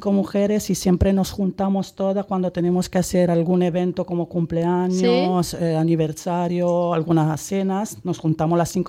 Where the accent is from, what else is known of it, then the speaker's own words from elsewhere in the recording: Italy; Spanish is a second language; now in Spain; Italiana. Seguro que se nota de mi acento.